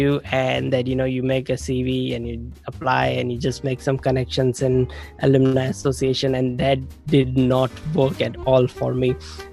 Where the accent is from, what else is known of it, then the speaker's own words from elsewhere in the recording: India; moved away as an adult; now in New Zealand; I grew up in India. And I studied computer science, and then I immigrated to New Zealand, or as I came to New Zealand as an international student to study in university here in New Zealand.